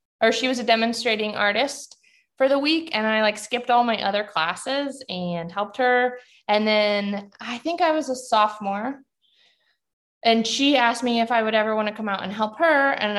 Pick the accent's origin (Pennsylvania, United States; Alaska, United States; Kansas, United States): Kansas, United States; now in Arlington, United States; I live in Arlington, Washington now, and I grew up in Kansas, but I moved out to the Pacific Northwest to work in glass.